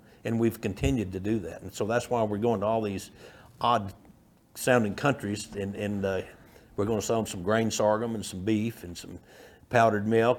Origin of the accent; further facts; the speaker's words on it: Texas, United States; And I get in because I'm a Texan. I wear the white hat